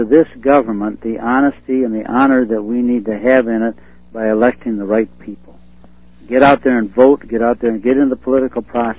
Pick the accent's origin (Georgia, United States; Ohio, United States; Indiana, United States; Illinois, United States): Illinois, United States; Chicago; You know, when I grew up in Chicago, my dad left us.